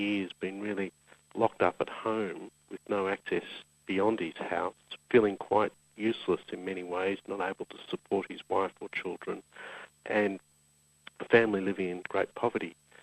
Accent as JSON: {"language": "English", "country": "Australia", "said": "But perhaps what's a bit more challenging to a country like Australia, and as an Australian"}